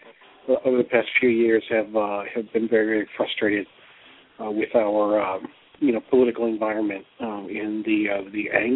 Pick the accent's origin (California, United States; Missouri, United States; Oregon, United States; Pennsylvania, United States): Missouri, United States; St. Louis; now in Chicago, United States; I currently live in Chicago, Illinois, but born and raised in St. Louis, so go Cardinals.